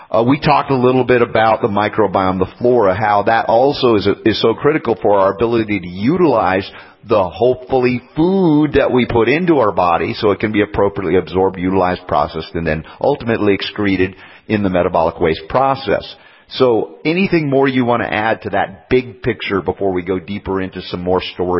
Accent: United States; fats were something we were supposed to be afraid of growing up in America.

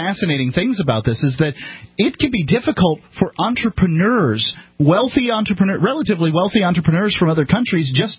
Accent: United States; I'm American. I'm allowed to break our laws.

